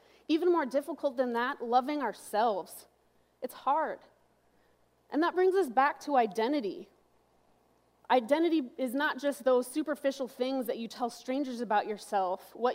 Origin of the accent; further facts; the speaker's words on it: California, United States; I'm from California, and I am the youth director here at Northwood.